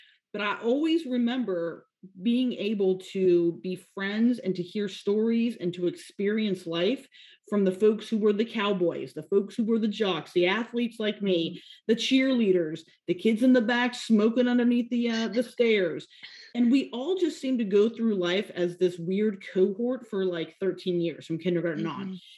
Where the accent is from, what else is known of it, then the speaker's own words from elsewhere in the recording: Nevada, United States; And so I am originally from Nevada, and I grew up in a very small area where there was an elementary school, there was a high school, and that was it.